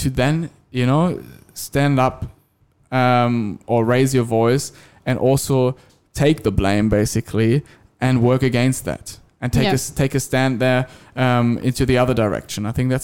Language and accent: English; Germany; Germany, for example, my home country.